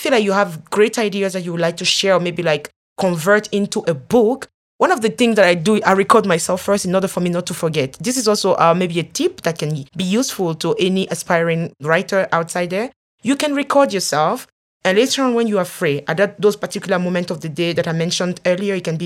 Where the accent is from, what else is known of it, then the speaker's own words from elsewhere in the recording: Togo; I am from Togo.